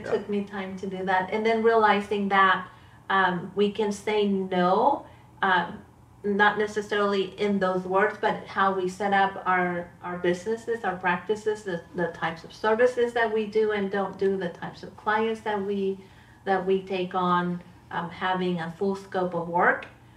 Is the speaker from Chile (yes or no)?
yes; Chile; I grew up in Chile, so we watched all the cartoons in Spanish, so they had different names, and they sounded different.